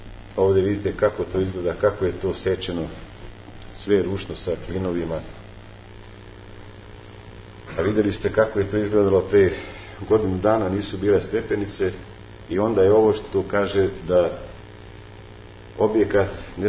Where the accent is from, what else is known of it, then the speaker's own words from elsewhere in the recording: Vojvodina, Serbia; znate kako kod nas u Vojvodini kažemo, pored Vršačkog brega, Fruške gore, najveće su bruda ludaje